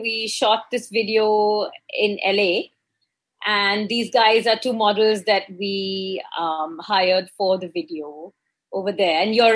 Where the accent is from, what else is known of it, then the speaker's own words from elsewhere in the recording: India; English is a second language; I'm from India, right? I mean, right now also I'm in Mumbai. I'm born and brought up in India.